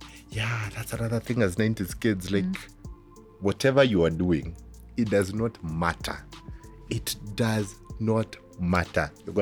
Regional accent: Nairobi, Kenya; Oh, if you're a 90s kid and you remember anything growing up in Nairobi, matatus, sitting four of you.

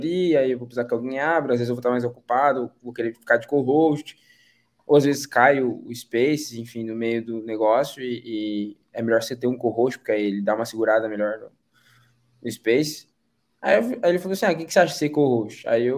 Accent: Brazil; até porque eu sou brasileiro.

